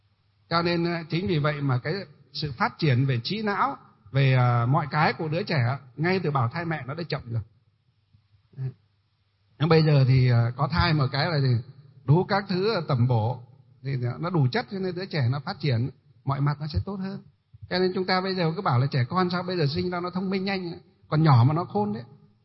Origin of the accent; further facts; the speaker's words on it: Hòa Bình, Vietnam; Quê chúng tôi là quê ở Hòa Bình đấy, gọi là quê Hòa Bình, tỉnh Hòa Bình, là có cái thủy điện đó, một trong những thủy điện đầu tiên ở nước Việt Nam chúng ta.